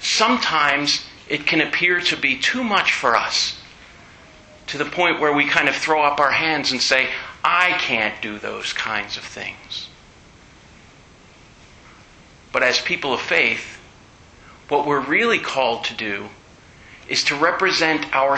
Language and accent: English; United States; Something of which I'm proud because I'm an American.